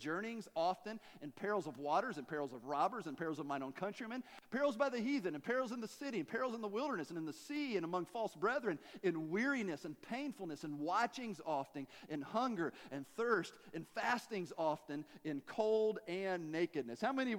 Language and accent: English; Tennessee, United States; I'm from Tennessee, and English wasn't real good for me, right?